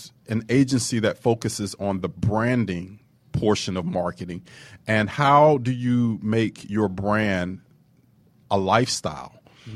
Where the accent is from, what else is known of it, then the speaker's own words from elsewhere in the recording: Chattanooga, Tennessee, United States; also born or lived in Memphis; growing up in Chattanooga, Tennessee, going to school in Memphis, I'm a Southern boy.